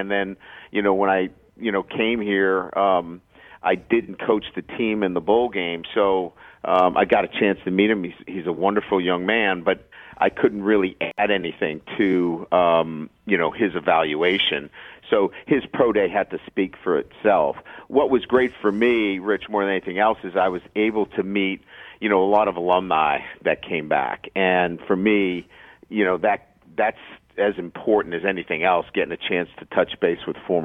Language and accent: English; Boston, Massachusetts, United States; also born or lived in Midwest; look, I grew up in Boston, so seafood has always been, you know, you know, something that I've always loved. Went to the Midwest.